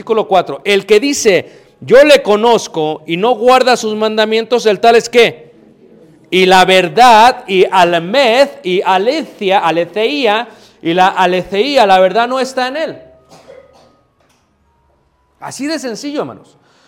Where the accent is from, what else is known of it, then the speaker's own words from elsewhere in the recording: Mexico City, Mexico; cuando yo crecí en Ciudad de México